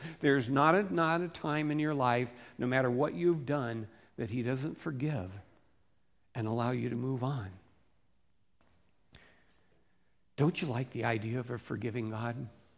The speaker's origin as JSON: {"language": "English", "town": "Seattle", "region": "Washington", "country": "United States", "said": "I'm from Seattle, and we had a cabin cruiser, and we would go out towards the ocean"}